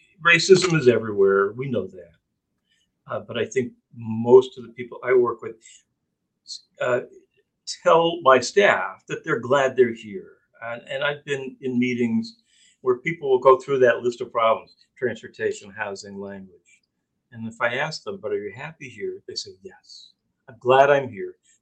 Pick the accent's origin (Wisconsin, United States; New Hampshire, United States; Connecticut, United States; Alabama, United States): New Hampshire, United States; And I think, you know, having grown up here, I grew up in Cheshire County, very white. You know, New Hampshire is still a very white state